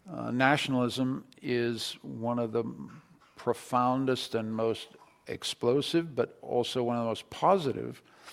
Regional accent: Canada; I say this feelingly as a Canadian, because in Canada

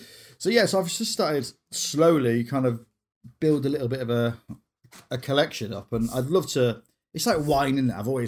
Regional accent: Grimsby, Yorkshire and the Humber, United Kingdom; now in Cleethorpes, United Kingdom; So I actually live in Cleethorpes now, or my mum does, but I grew up in Grimsby.

